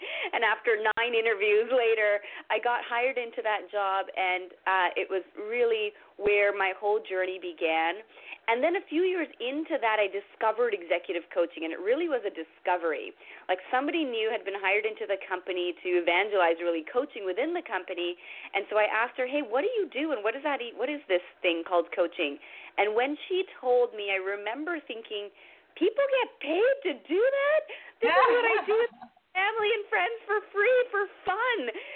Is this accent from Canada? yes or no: yes; Toronto, Ontario, Canada